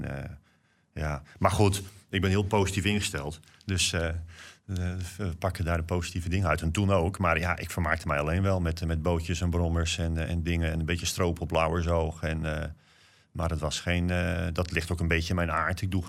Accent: Zeeland, Netherlands; moved away; Ik kwam uit Zeeland met... alles eigenlijk hetzelfde als nu, gewoon vitale, zeg je dat, toeristische tijd of omgeving.

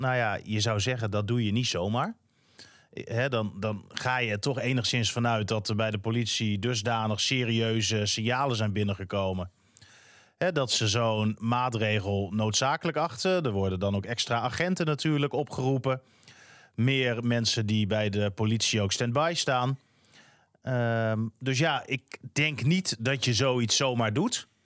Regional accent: Groningen, Netherlands; Die hadden ook wat door dat wij uit Groningen kwamen.

